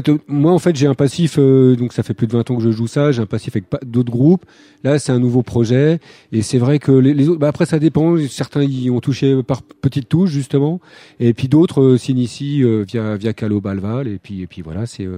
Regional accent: Tours, Centre-Val de Loire, France; C'est ça, on est de Tours, ouais.

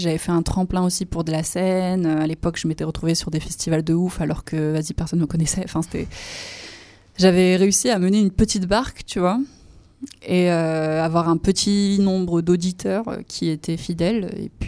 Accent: Lyon, Auvergne-Rhône-Alpes, France; moved away as an adult; now in Paris, France; Ouais, du coup, moi, je suis née à Lyon, j'ai grandi jusqu'à mes 18 ans. Et ensuite, je suis partie à Paris

